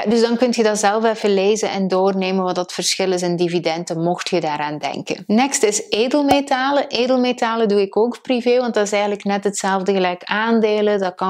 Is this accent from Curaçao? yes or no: no; Belgium; Maar ik kan u wel inkijk geven op basis van wat ik doe als Belg. Dus dit geldt niet voor Nederlanders die eventueel kijken